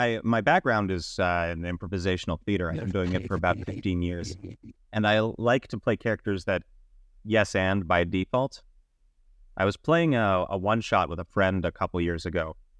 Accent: Calgary, Alberta, Canada; I'm from Calgary, Alberta

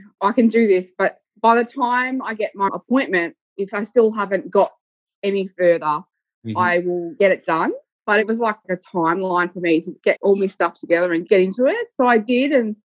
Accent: Whittlesea, Victoria, Australia; I'm from Whittlesea in Victoria, and I'm a mum of two and a hairdresser.

